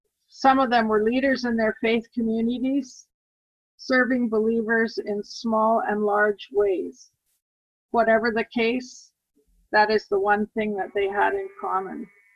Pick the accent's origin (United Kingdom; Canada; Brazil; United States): Canada; Saskatoon, Saskatchewan; So like my grandparents, I grew up in Saskatoon, Saskatchewan.